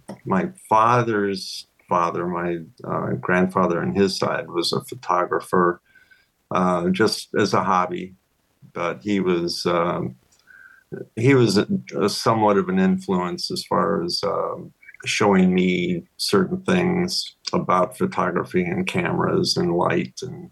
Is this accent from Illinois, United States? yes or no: yes; Glen Ellyn, Illinois, United States; Well, I grew up in Illinois in the Chicago suburb of Glen Ellyn. Spent the first 27 years of my life there.